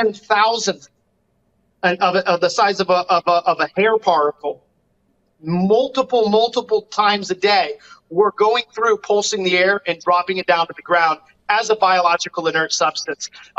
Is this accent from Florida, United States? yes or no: yes; West Palm Beach, Florida, United States; since, you know, the early 80s growing up in West Palm Beach, Florida, when you would see crystal clear blue skies at the beach.